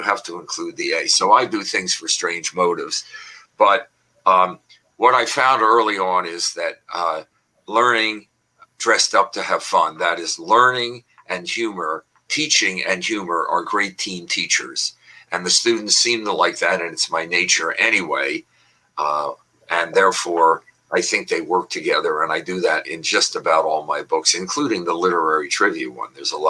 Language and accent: English; Philadelphia, Pennsylvania, United States; What inspired me with my own teachers growing up in Philadelphia, public school system